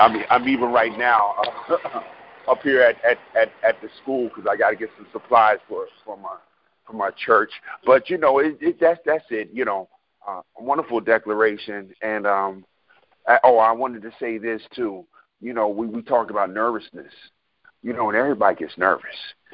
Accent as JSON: {"language": "English", "town": "Brooklyn", "region": "New York", "country": "United States", "accent": "Brooklyn", "lives_now": "New Jersey, United States", "said": "I used to have even a heavier accent than this from being from Brooklyn. But I know when I moved to New Jersey, I was teased so much about it"}